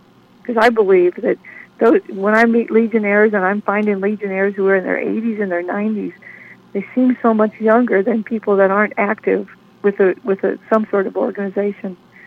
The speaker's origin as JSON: {"language": "English", "region": "Midwest", "country": "United States", "tie": "born or raised there", "said": "growing up in the Midwest, the Midwest food is what I miss the best."}